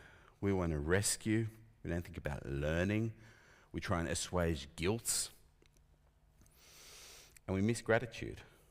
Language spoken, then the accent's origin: English; New South Wales, Australia; But I'm not white. I grew up in Western Sydney. I'm a working class guy. I'm the son of a mixed race couple who came to Australia from apartheid South Africa. My dad's coloured, my mum's white